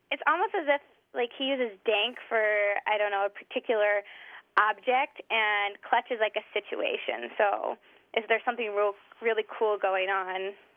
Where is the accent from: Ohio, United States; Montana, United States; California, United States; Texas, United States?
Montana, United States; Billings; I'm from Billings, Montana.